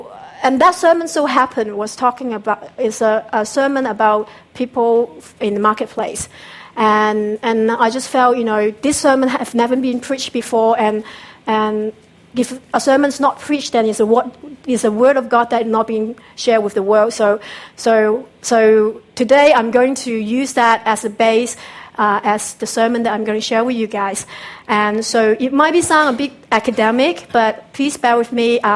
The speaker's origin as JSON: {"language": "English", "country": "Hong Kong", "tie": "born or raised there", "also_born_or_lived": "China / Australia", "said": "I was born in China, came to Hong Kong when I was like 3, and then my family later on migrated to Australia."}